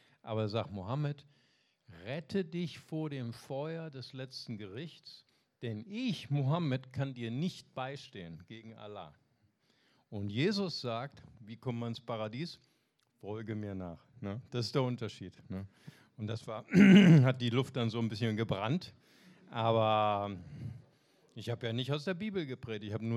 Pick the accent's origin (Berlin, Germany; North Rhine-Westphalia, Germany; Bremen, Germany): North Rhine-Westphalia, Germany; Bonn; Ich komme aus Bonn